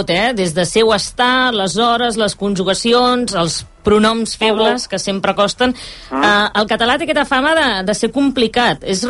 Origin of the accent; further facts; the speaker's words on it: Reus, Catalonia, Spain; soc de Reus i dic aquesta